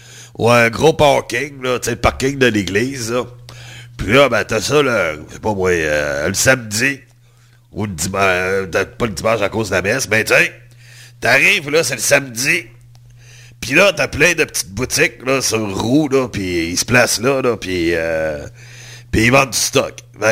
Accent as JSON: {"language": "French", "town": "Quebec City", "region": "Quebec", "country": "Canada", "tie": "born or raised there", "said": "Moi, je suis né à Québec aussi, puis je suis tout le temps resté à Québec."}